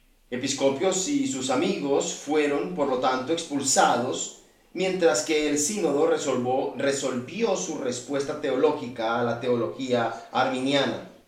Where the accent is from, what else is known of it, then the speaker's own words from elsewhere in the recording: Wales, United Kingdom; accent: Welsh; Spanish is a second language; espero que no cause ningún problema con mi hermoso acento galés.